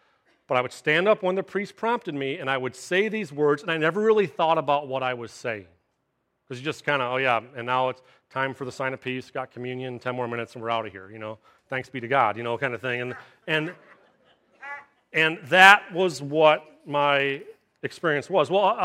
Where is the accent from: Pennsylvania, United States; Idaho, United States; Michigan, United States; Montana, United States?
Michigan, United States; I was born and raised here on the East Side, hence the name the East Side Vineyard, and I was born and raised in the Catholic Church as well.